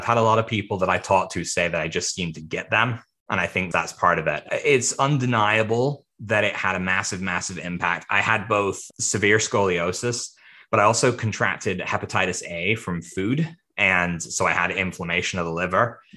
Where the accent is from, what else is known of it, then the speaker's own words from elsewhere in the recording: British Columbia, Canada; I'm from British Columbia, Canada.